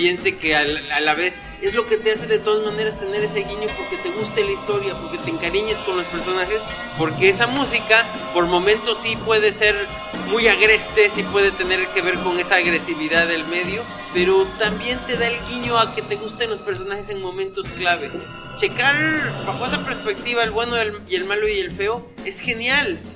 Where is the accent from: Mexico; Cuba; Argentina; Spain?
Mexico; es un género que se me hace muy cercano a nosotros como mexicanos